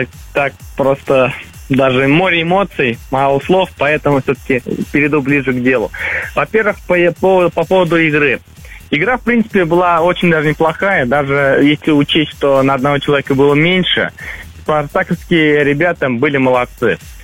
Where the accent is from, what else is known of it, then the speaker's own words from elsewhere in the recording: Kazan, Tatarstan, Russia; Вот я из Казани.